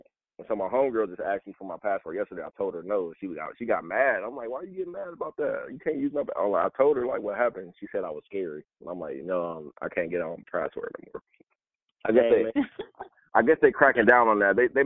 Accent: Cleveland, Ohio, United States; also born or lived in Atlanta, Georgia; From Cleveland, Ohio, originally. Did some growing up in Atlanta as well with my father. During childhood, so I was back and forth between Cleveland and Atlanta.

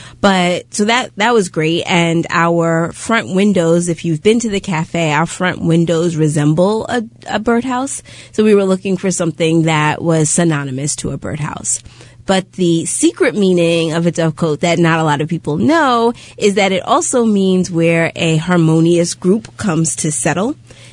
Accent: Brooklyn, New York, United States; moved away as an adult; So, you know, I grew up in Brooklyn, and I left Brooklyn to go to school.

